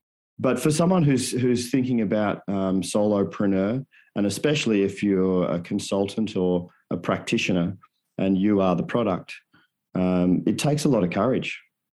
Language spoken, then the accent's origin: English; Australia; especially cultures that were very different to the one I grew up in Australia.